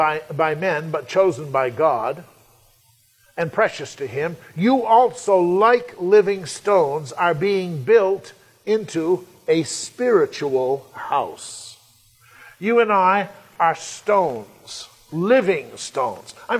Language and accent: English; New England, United States; Now, I come from New England, and we have some wonderful stone fences up in our part of the world.